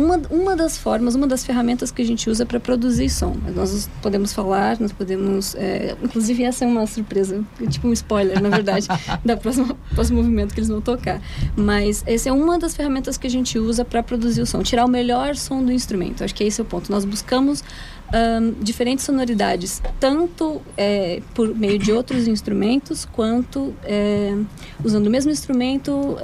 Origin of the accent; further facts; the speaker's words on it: Rio Grande do Sul, Brazil; Eu sou gaúcha, então lá tem muita música em baile, assim, tradicional, regional, assim. Então eu fui criada ouvindo